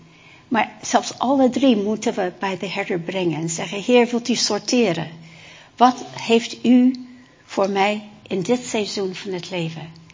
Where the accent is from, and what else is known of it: Japan; born or raised there